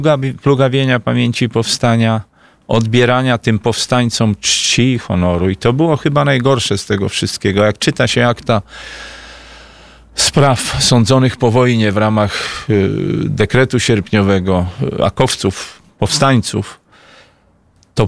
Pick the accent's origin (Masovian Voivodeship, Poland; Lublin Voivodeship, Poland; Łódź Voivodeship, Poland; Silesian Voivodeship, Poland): Masovian Voivodeship, Poland; Warsaw; właśnie jako warszawiak, tam od co najmniej 6 pokoleń